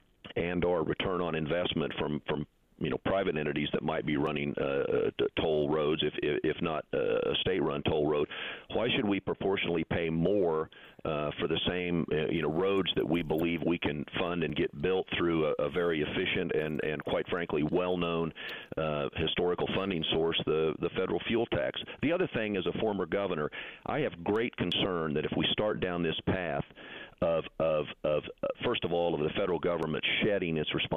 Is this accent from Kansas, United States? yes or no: yes; Kansas, United States; we have a toll road in my home state in Kansas